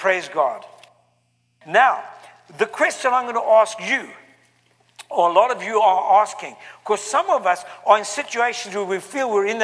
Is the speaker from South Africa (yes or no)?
yes; South Africa; moved away as an adult; now in United States; I'm from South Africa. Came here with two suitcases and that's it. And in 19 years